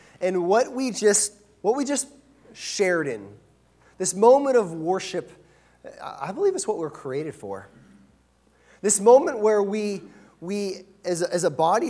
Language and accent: English; Pacific Northwest, United States; Now, I'm a kid from the Northwest, right? Not a lot of means and whatnot.